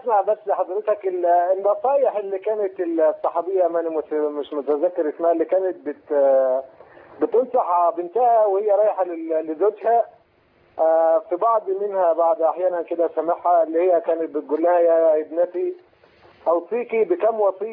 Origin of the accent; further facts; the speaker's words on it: Egypt; moved away as an adult; now in Saudi Arabia; أنا مصري ومقيم في السعودية بدالي من 18 سنة تزوجت وجيت السعودية